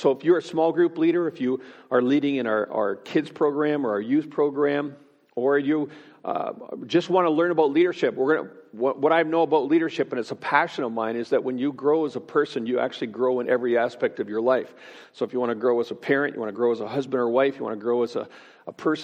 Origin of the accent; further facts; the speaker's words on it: Ontario, Canada; Now, I'm from Ontario.